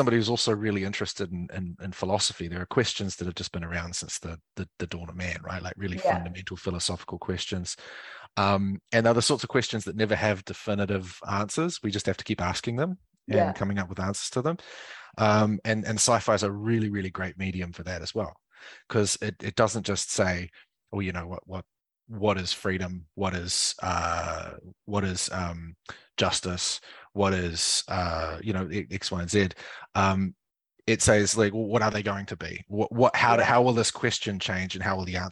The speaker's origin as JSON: {"language": "English", "region": "Auckland", "country": "New Zealand", "moved": "yes", "lives_now": "Berlin, Germany", "said": "I'm from West Auckland, out in the Waitaka Ranges. Yeah. I would say I live most of my life there, but I don't actually know if it is most of my life anymore. I've been away from home for so long."}